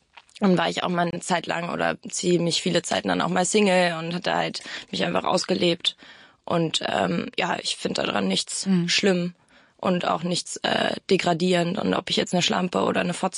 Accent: Berlin, Germany; Tempelhof.

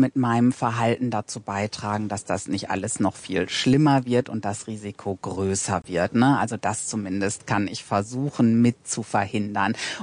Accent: Emden, Lower Saxony, Germany; Ich komme nun selber aus Emden in Ostfriesland und kenne wilde Stürme aus meiner Kindheit

